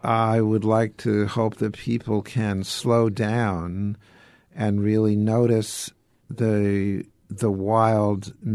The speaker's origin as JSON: {"language": "English", "region": "New York", "country": "United States", "tie": "born or raised there", "said": "I grew up in Gatsby country. I grew up on Long Island when I was a boy. I was talking about the woods that I could go to."}